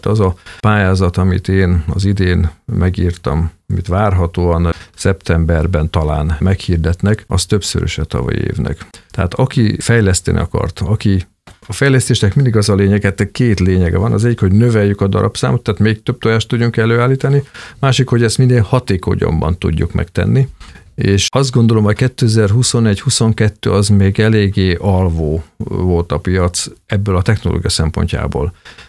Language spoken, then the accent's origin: Hungarian; Hungary; Mint magyarok mindig egy picit le vagyunk késve Európai Uniótól